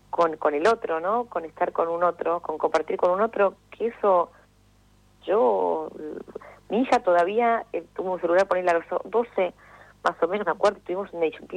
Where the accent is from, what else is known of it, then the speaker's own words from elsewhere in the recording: Argentina; y soy argentina, ¿entendés? Yo me siento parte de esta sociedad